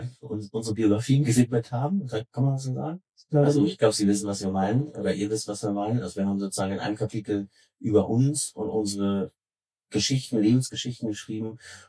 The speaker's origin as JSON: {"language": "German", "region": "Berlin", "country": "Germany", "tie": "born or raised there", "said": "Ich bin gebürtiger Berliner, 1982 in Wilmersdorf zur Welt gekommen und in Schöneberg aufgewachsen. Als ich geboren wurde, war Mama erst seit wenigen Jahren in Deutschland und vielleicht ist die nie richtig angekommen. Meine Eltern sind Israelis."}